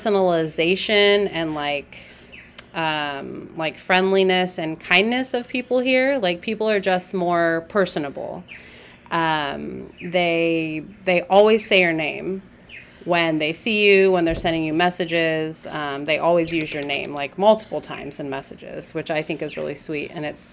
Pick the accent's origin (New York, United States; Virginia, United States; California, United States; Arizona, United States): California, United States; Turlock; growing up in Turlock, it used to be a lot smaller and, you know, we knew everyone on our street.